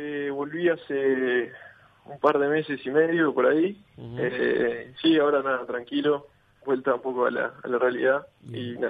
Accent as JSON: {"language": "Spanish", "country": "Uruguay", "said": "soy de Uruguay"}